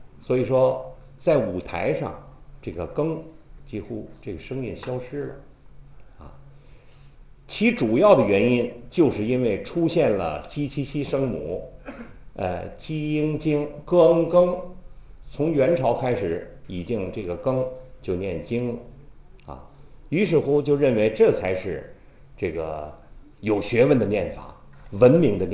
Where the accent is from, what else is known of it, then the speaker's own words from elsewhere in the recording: Tianjin, China; 你比如咱们天津人戴戒指叫嘎子